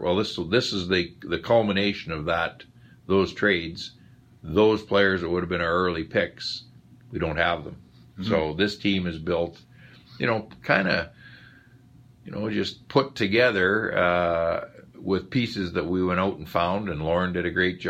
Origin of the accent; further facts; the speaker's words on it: Saskatoon, Saskatchewan, Canada; now in Kelowna, Canada; But I often say … from Saskatoon, but Kelowna's my home now, and my kids were raised here